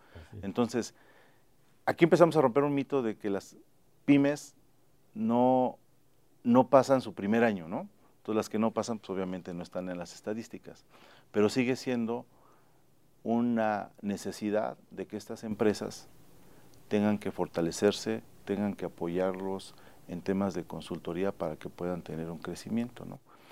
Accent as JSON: {"language": "Spanish", "region": "State of Mexico", "country": "Mexico", "tie": "born or raised there", "said": "Yo crecí en el Estado de México"}